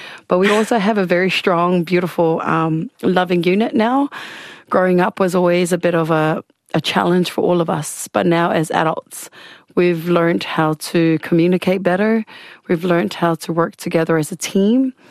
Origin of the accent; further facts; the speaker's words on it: Samoa; I really, really enjoyed growing up in Samoa.